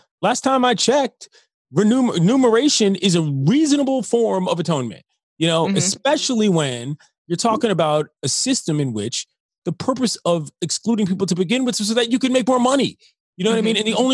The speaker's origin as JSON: {"language": "English", "region": "District of Columbia", "country": "United States", "tie": "born or raised there", "said": "I grew up in the District of Columbia. We did not have a major league team."}